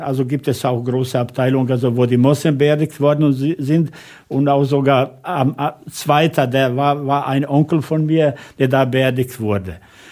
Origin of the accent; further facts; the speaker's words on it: Bosnia & Herzegovina; Bei uns in Bosnien gibt es ja leider nach diesem Krieg viele, die arm geworden sind und so weiter.